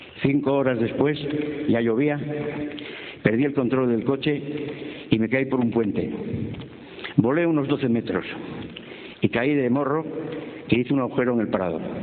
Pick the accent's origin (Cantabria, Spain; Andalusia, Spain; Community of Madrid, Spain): Cantabria, Spain; de Cantabria.